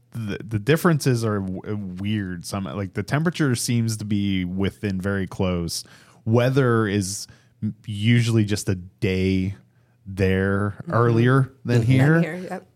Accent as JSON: {"language": "English", "town": "Pittsburgh", "region": "Pennsylvania", "country": "United States", "tie": "born or raised there", "said": "That's the growing up in Pittsburgh. That was the same saying for corn in the western Pennsylvania area."}